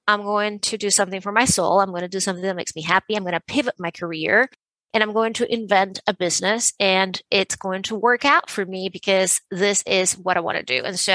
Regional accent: Venezuela; moved away as an adult; now in United States; I grew up in Venezuela, and I moved to the States to go to law school.

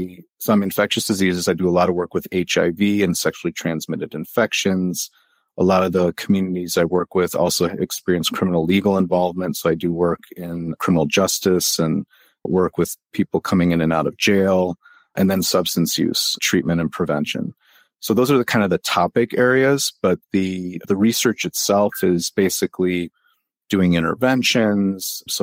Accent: Chicago, Illinois, United States; I'm from the Chicagoland area.

